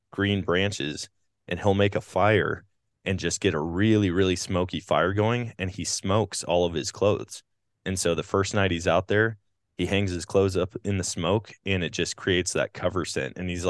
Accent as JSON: {"language": "English", "region": "Wisconsin", "country": "United States", "tie": "born or raised there", "said": "Cause I was the same way, you know, growing up in Wisconsin, I probably look like a fool."}